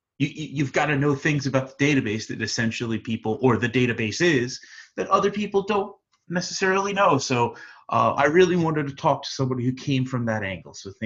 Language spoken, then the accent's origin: English; New York, United States; It's just I'm a New Yorker. I know how to help people get around.